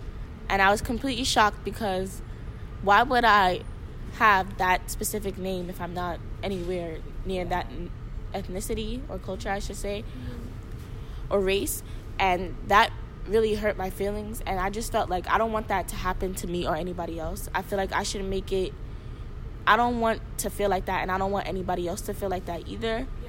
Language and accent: English; Honduras; I'm going to announce that I am African American, but I'm also am Honduran.